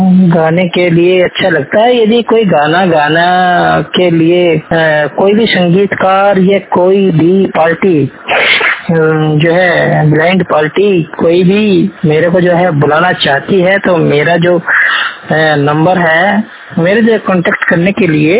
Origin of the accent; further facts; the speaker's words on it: Ghaziabad, Uttar Pradesh, India; मैं गाजियाबाद से ब्लाइंड, मैं गाजियाबाद का रहने वाला हूँ, लगभग 100% ब्लाइंड हूँ।